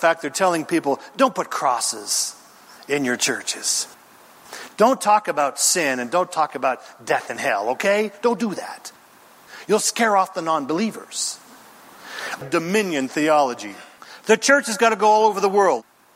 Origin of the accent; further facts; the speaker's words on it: Redding, California, United States; I said it before, I'm from Northern California, Redding, where a lot of things wild grow, if you know what I'm talking about.